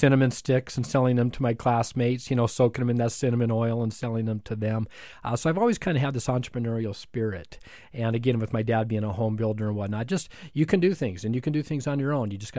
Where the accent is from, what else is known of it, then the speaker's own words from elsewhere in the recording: Helena, Montana, United States; I'm a native of Montana. I was born in Helena.